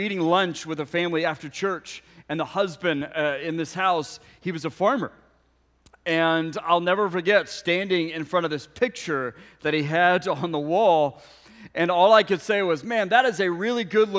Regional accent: Ponca City, Oklahoma, United States; I was like, no, I grew up in Ponca City.

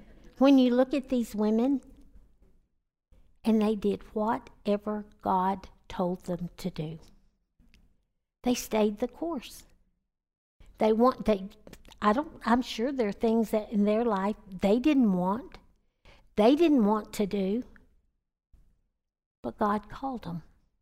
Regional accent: Texas, United States; now in Nebraska, United States; But you know what? I didn't want to move to Nebraska. I'm from Texas.

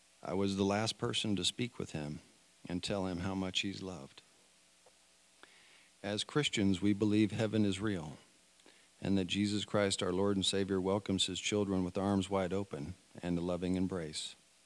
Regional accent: Fort Worth, Texas, United States; he loved being from Fort Worth and the fun memories we cherished growing up in Cowtown.

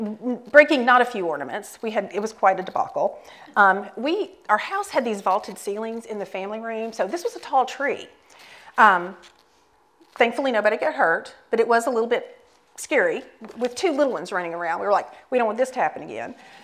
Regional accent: Tennessee, United States; I grew up right outside of Nashville, Tennessee. Some of you who don't know me are thinking, yeah, that explains the way she talks.

